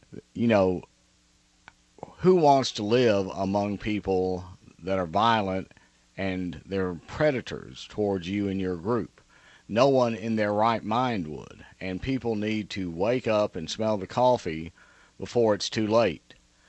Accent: Minnesota, United States; born there; I was born in Minnesota. My father was from the South.

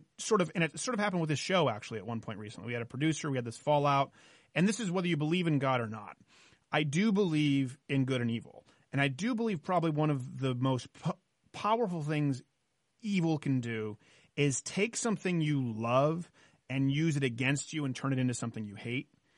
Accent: Canada; I was raised in Canada where it didn't exist.

